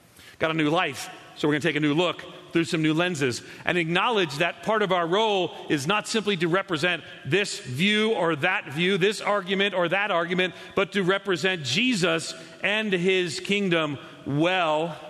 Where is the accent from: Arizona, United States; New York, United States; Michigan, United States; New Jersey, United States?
New York, United States; You know, I grew up Catholic on Long Island, just outside of New York City. We were Irish Catholic.